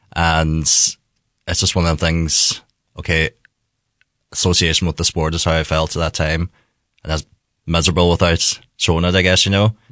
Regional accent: Castlederg, Northern Ireland, United Kingdom; So I'm from Tyrone, across the border there, Ahí Aran Castlederg area. Mistaken for a Donegal man every now and then from the accents.

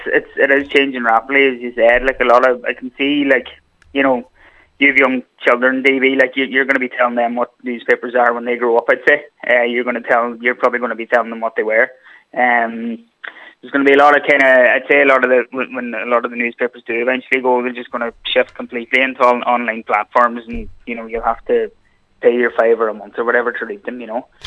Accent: Killybegs, County Donegal, Ireland; I always loved football growing up, just like all the lads that we grew up with in Killybegs

